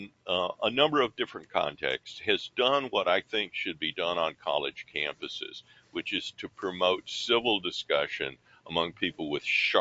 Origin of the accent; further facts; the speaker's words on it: Marks, Mississippi, United States; now in Chicago, United States; That I'm from Marks, Mississippi, in the heart of the Mississippi Delta, where all the blues comes from.